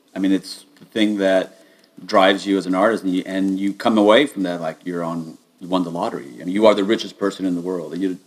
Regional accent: United States; being an American, going to Scotland

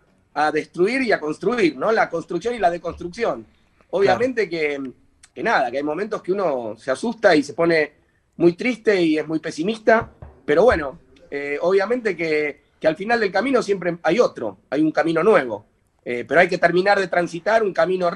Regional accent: Ramos Mejía, Buenos Aires Province, Argentina; born there; Yo nací en Ramos Mejía y bueno, hoy vivo en el Gran Buenos Aires.

